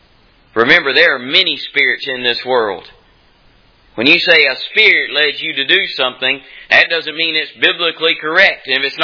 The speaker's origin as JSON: {"language": "English", "region": "Mississippi", "country": "United States", "said": "if you want to speak correct English. I'm from Mississippi."}